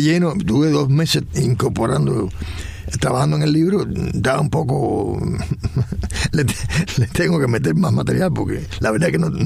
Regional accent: Cuba; moved away; Y entonces yo salí de Cuba en bronca con ella.

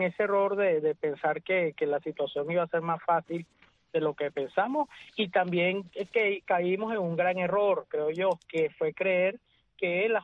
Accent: Barinas, Venezuela; Venezuela, en el caso de Barina, por ejemplo, de donde yo soy

